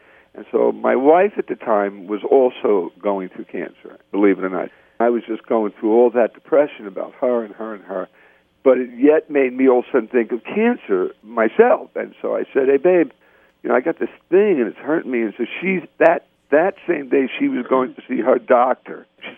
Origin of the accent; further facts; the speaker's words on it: Brooklyn, New York, United States; born there; I was born in Brooklyn. I did not have money. My family was very poor.